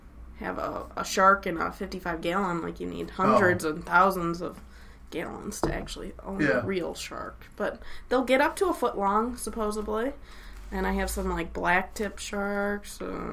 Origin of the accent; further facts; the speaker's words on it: Cedarburg, Wisconsin, United States; I'm from Cedarburg, Wisconsin. So a little north of Milwaukee. It's Ozaukee County. I was born and raised there my whole life.